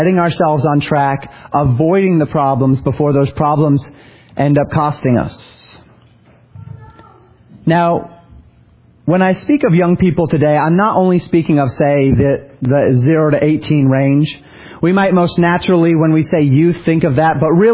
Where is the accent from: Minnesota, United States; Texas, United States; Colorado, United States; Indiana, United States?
Colorado, United States; I grew up in Colorado, that I used to get when I climb one of those mountains.